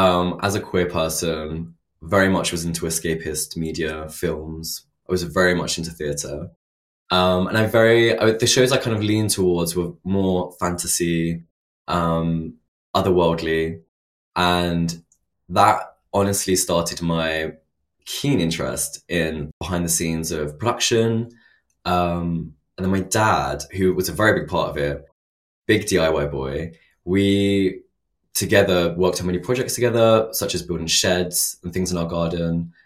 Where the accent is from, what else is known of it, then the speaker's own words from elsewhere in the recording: East of England, United Kingdom; And I'm from Essex